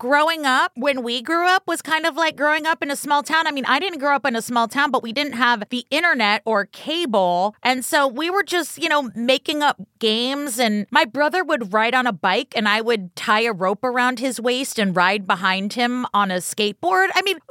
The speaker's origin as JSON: {"language": "English", "region": "California", "country": "United States", "tie": "born or raised there", "said": "Right, because the school, like, over here, we didn't have this growing up in California"}